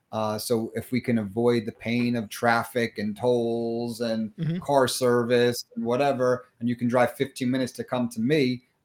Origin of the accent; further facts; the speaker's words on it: New Jersey, United States; Yeah. Absolutely.